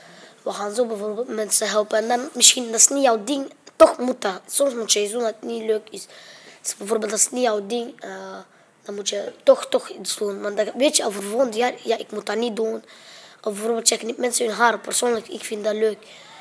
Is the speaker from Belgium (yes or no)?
yes; Antwerp, Flanders, Belgium; born there; ik ben 12 jaar oud, geboren in Antwerpen.